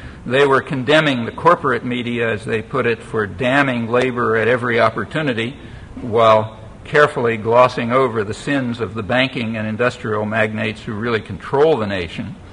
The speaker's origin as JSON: {"language": "English", "town": "Philadelphia", "region": "Pennsylvania", "country": "United States", "tie": "born or raised there", "said": "I remember seeing much worse things when I was a kid and growing up in Philadelphia."}